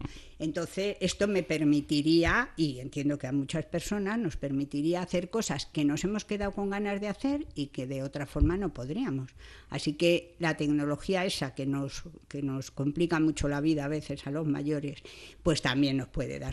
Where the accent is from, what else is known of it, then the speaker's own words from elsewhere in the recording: Madrid, Community of Madrid, Spain; que yo soy de Madrid y allí tengo un botánico